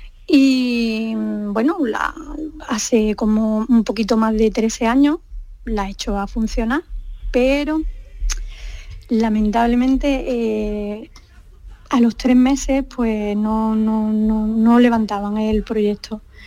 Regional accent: Palma del Río, Andalusia, Spain; born there; Nací en Palma del Río, un pueblecito de Córdoba. Bueno, un pueblecito no, una ciudad.

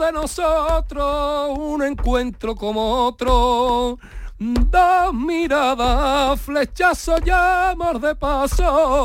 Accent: Hinojos, Andalusia, Spain; junio estoy en mi pueblo, en el Corpus. Creo que es 5 de junio en Hinojo.

